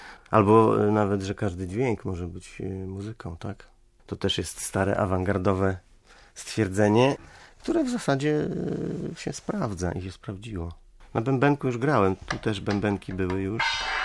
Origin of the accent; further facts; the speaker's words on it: Suwałki, Podlaskie Voivodeship, Poland; Pochodzę z Suwałki i spędziłem tam 4 lata w tym liceum